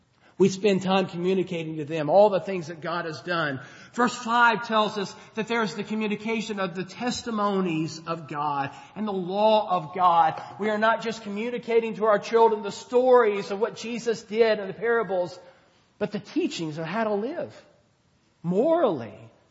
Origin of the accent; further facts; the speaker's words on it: Mississippi, United States; I know I'm from Mississippi, and that's a strike against me in some ways